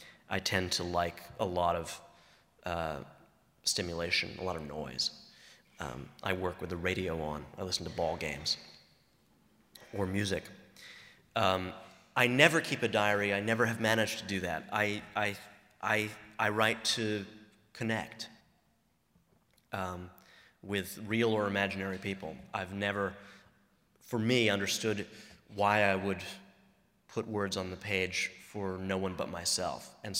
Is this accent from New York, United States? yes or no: yes; New York, United States; You have to know that growing up in New York, and any of you who are from New York will know immediately what I'm talking about